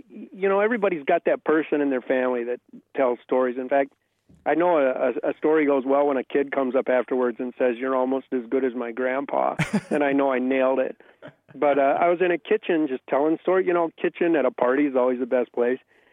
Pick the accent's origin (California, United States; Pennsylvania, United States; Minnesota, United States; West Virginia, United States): Minnesota, United States; Osseo; now in Minneapolis, United States; I'm north of Minneapolis, a little town called Osseo. Okay. But now I live in the cities. I live in Minneapolis now.